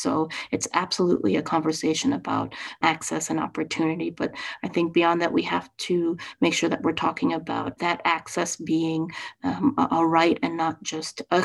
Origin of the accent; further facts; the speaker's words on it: Madison, Wisconsin, United States; For me, growing up in Madison, I had very few Asian friends. I had very few Asian American friends.